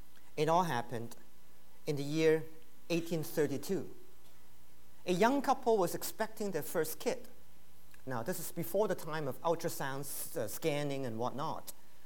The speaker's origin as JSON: {"language": "English", "country": "Hong Kong", "moved": "yes", "lives_now": "North America", "said": "But I came from Hong Kong originally. That was 27, 28 years ago."}